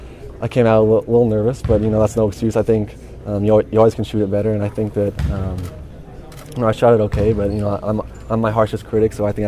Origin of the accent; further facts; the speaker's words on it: Salt Lake City, Utah, United States; growing up in Salt Lake City, I was a huge Jazz fan as a kid